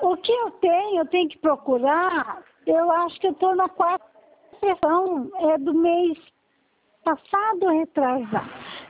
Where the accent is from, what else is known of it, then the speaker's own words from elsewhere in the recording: Bastos, São Paulo, Brazil; Então, eu sou de Bastos